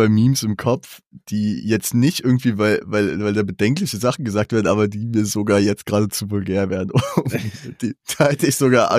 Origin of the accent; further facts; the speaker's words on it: Frankfurt, Hesse, Germany; jetzt auch als Frankfurter